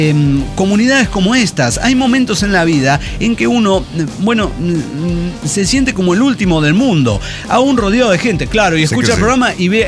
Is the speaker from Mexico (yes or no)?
yes; Chetumal, Quintana Roo, Mexico; de Chetumal, Quintana Roo.